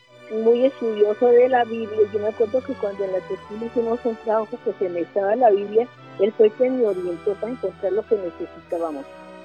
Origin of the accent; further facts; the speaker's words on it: Bogotá, Colombia; Sí, claro que soy rola. A mí no es que reniegue de Bogotá, sino que tengo más el temperamento de mis abuelos y mi papá, que fueron santanderianos, y mi mamá, que era antioqueña, nació en Ibagué, pero su familia fue toda antioqueña.